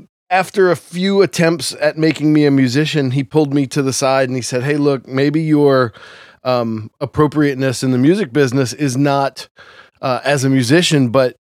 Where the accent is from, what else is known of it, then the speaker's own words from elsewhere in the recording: New Orleans, Louisiana, United States; born and raised in New Orleans.